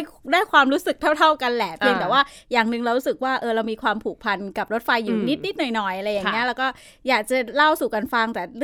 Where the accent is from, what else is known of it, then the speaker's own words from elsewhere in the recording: Chachoengsao, Thailand; ดิฉันนี่แค่กรุงเทพกลับบ้านที่ฉะเชิงเทราบ้านอยู่แปดริ้วไง